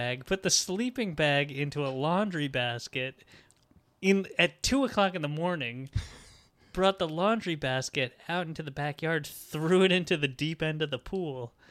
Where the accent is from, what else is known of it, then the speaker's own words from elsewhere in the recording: New York, United States; I can see where we grew up on Long Island, how that's a freaking really